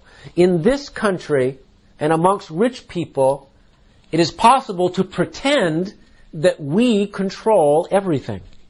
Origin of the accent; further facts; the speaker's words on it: United States; born there; most of what we have is the result of being born American.